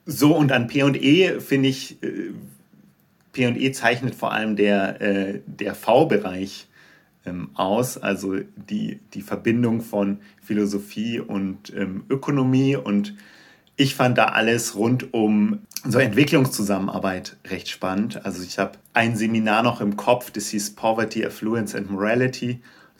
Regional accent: Bavaria, Germany; Und ich komme aus der Nähe von München.

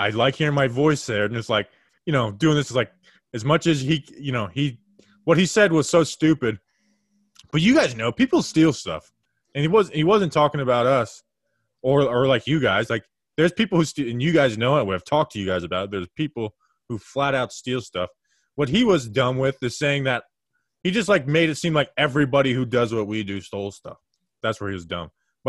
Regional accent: Edison, New Jersey, United States; born there; I was born in Jersey. I was born in Edison, but we lived in Lawrence Harbor.

